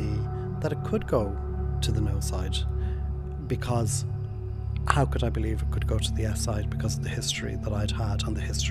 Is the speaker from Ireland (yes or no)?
yes; Sligo, Connacht, Ireland; it's the country, I'm from Sligo